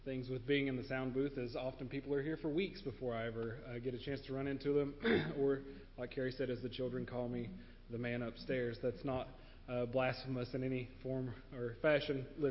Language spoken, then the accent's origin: English; Tennessee, United States; I moved here from East Tennessee, but I was raised in a house that wasn't religious